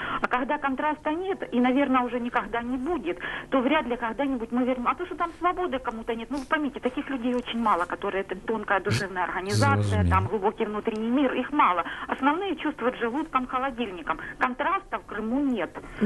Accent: Luhansk Oblast, Ukraine; я з Луганщини.

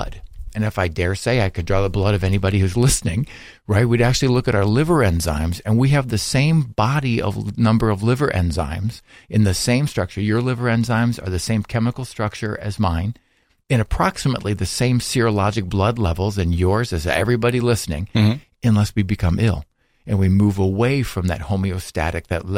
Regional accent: Indiana, United States; I'm from Indiana, other people right here from the Hernando County area.

